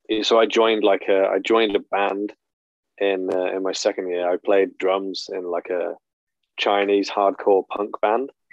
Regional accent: United Kingdom; now in Vancouver, Canada; like out here, I'm like, I'm the English guy. Mm-hmm. I mean, I guess in Kitsilano, that's not that much of a new thing.

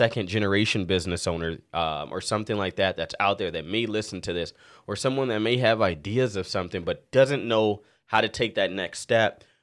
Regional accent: California, United States; now in North Dakota, United States; I'm a guy that shows up to the racetrack, wear my hat backwards, and I live in North Dakota, and I'm from California.

